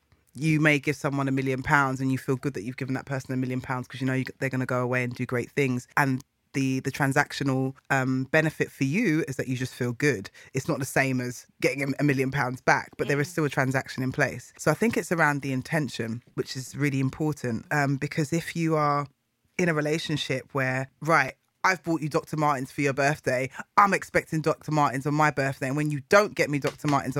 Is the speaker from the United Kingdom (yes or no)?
no; Ghana; as a Ghanaian woman